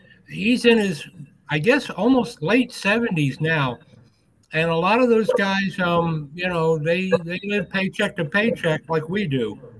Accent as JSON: {"language": "English", "town": "Pottstown", "region": "Pennsylvania", "country": "United States", "lives_now": "Oak Ridge, United States", "said": "Well, I don't hail from Oak Ridge, but I live there now. I'm originally from Pottstown, Pennsylvania."}